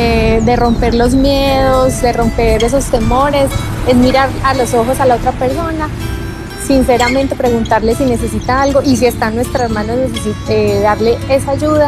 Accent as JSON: {"language": "Spanish", "town": "Manizales", "region": "Caldas", "country": "Colombia", "said": "estamos en Manizales, soy de Manizales, Caldas, Colombia."}